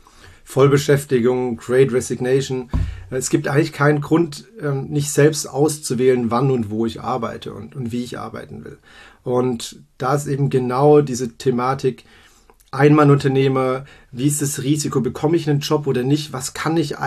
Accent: Baden-Württemberg, Germany; now in Berlin, Germany; Für alle, die es nicht gehört haben, ich bin Schwabe, Schwabe im Prenzlauer Berg.

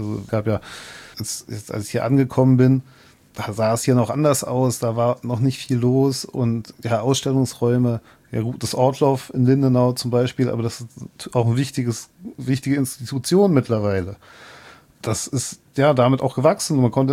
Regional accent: Berlin, Germany; Naja, also ich bin ja aus Berlin übergesiedelt

